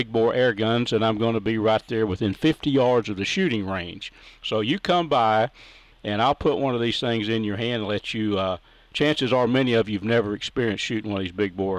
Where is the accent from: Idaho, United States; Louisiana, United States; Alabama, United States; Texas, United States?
Texas, United States; I was raised up in Red River County up in the country, really